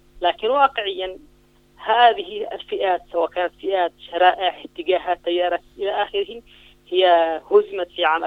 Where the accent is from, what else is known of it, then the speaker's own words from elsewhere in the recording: Yemen; نحن كمجتمع يمني لسنا مجتمعا طائفيا.